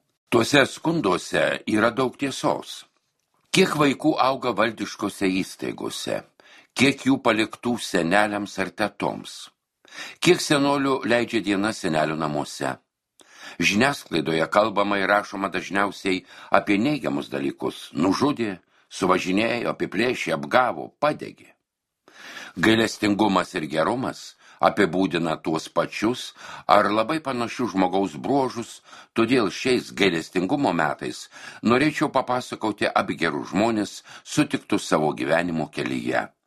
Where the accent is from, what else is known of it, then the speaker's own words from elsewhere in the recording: Aukštaitija, Lithuania; nes aš tikra aukštaitė, o ji tikra žemaitė.